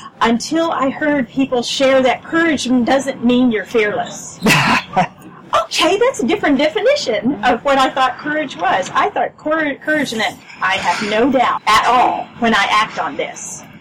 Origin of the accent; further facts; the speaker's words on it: Austin, Texas, United States; I'm from Austin.